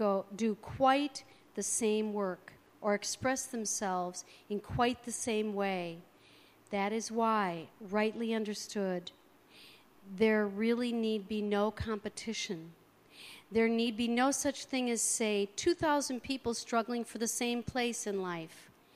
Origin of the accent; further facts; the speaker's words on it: Crystal Lake, Illinois, United States; I went to my first Unity service at a church in my hometown, Crystal Lake, in 1979.